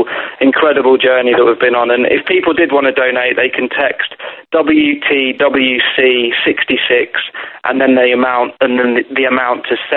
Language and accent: English; Newcastle upon Tyne, North East England, United Kingdom; born there; Of course, with England, of course. I was born in Concert in Newcastle, so I'm a big Newcastle fan.